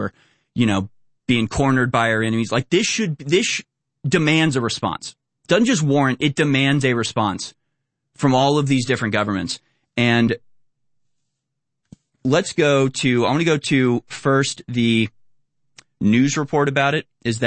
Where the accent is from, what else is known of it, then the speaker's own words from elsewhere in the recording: United States; That should be our right as Americans to have that power exercise